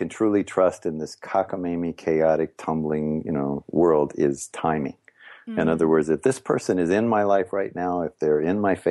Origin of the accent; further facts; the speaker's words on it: New York, United States; I'm from New York when all this would go on